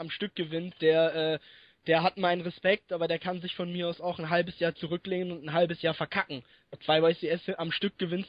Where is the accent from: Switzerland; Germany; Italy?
Italy; German is a second language; Und wenn man dann jetzt noch Italiener ist und hat mich dann auch noch sehr an meine Heimatstadt erinnert.